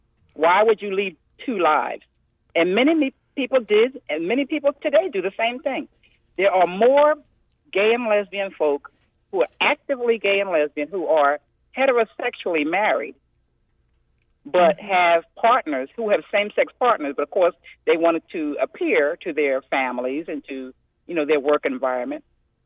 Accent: New Jersey, United States; I grew up in a small community in New Jersey near Trenton. In that area, I grew up in a Christ-centered home.

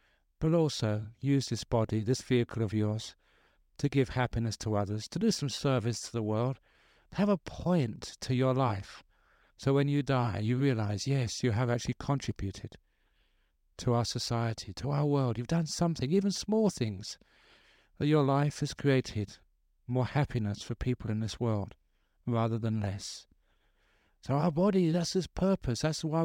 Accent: England, United Kingdom; born there; Because I was born in England, I was English. You know, I don't know who I am. When it comes to a country.

